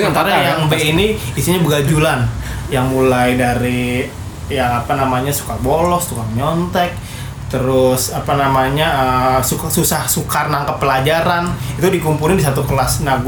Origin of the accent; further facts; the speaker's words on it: Lampung, Indonesia; Gua orang asli Lampung gua. Bokap gua tuh asli Lampung.